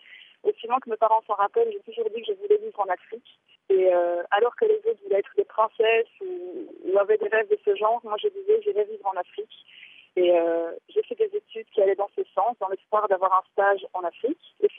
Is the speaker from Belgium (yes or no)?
yes; Tertre, Luxembourg, Belgium; À Tertre. Dans le sud de la province du Luxembourg, aux trois frontières.